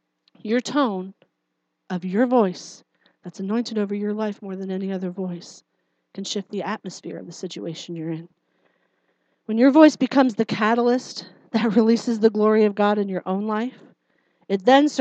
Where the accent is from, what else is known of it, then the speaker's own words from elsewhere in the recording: New Jersey, United States; I am from New Jersey, and I tell it like it is.